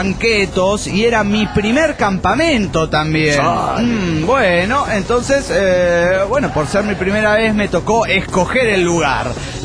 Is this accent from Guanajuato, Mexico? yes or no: no; Chetumal, Quintana Roo, Mexico; de Chetumal, Quintana Roo, México.